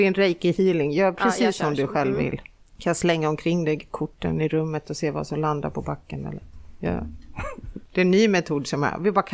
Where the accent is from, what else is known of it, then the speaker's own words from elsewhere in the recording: Stockholm, Stockholm County, Sweden; born there; Då blir inte jag svensk bara för att jag föddes på Sabbatsberg.